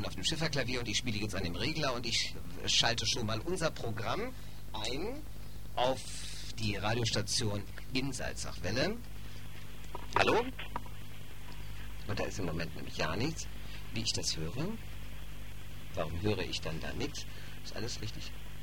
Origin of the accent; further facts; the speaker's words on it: Hamburg, Germany; da ich ja ein Junge von der Küste bin, aus Hamburg komme